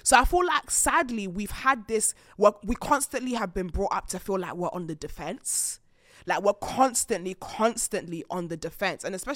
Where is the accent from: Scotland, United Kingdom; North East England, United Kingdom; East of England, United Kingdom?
East of England, United Kingdom; Bedford; Right, so I grew up in Bedford.